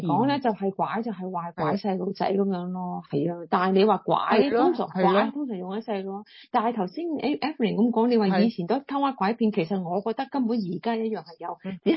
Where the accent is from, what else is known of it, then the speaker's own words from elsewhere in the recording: Guangdong, China; 但系如果喺我哋广东人，我哋而家粤语频道我讲广东话啦，